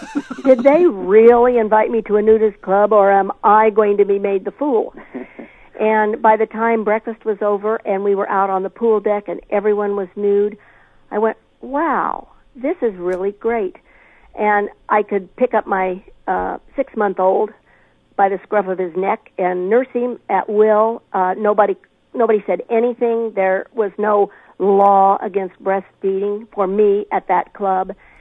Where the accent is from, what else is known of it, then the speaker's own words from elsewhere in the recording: Phoenix, Arizona, United States; I'm from Phoenix, Arizona, and it's just a very comfortable experience.